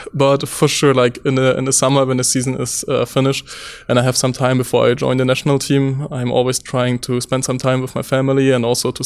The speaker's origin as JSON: {"language": "English", "town": "Gera", "region": "Thuringia", "country": "Germany", "tie": "born or raised there", "second_language": "English", "said": "Yes, exactly. It's my hometown."}